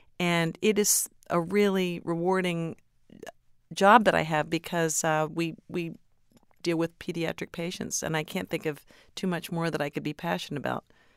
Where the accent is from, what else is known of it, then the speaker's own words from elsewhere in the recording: Westfield, New Jersey, United States; now in New York City, United States; Great memories growing up in Westfield, New Jersey